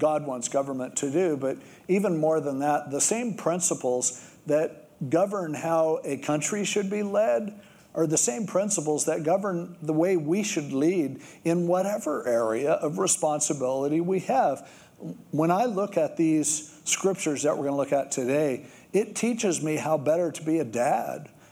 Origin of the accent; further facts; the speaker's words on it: United States; as much as I have a burden for this for our nation because I'm an American